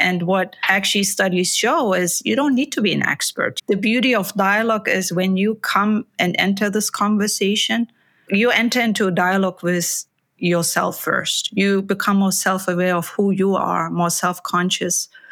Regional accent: Germany; Growing up in Germany was truly a privilege, a blessing, really

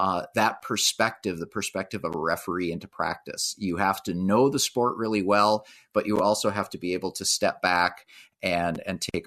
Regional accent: Duluth, Minnesota, United States; So I grew up in Duluth, Minnesota. My dad was also from Duluth, Minnesota.

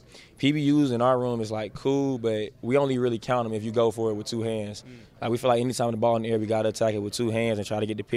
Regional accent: Atlanta, Georgia, United States; I'm from Atlanta, so, like, we know a lot of rappers and stuff like that, but I'm not related to any of them.

